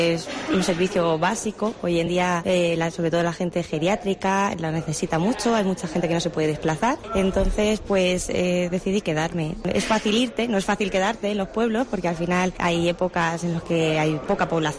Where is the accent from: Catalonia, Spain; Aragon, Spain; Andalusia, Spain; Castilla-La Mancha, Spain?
Castilla-La Mancha, Spain; Alcaraz; Pues aposté por mi pueblo, por quedarme, por darle futuro, oportunidad, por criar a mi niño, por vivir cerca de mi familia